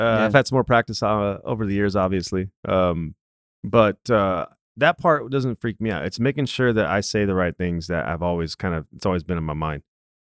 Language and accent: English; California, United States; now in Dallas, United States; I'm from California, like you and I were just talking about, and now I'm here in Dallas.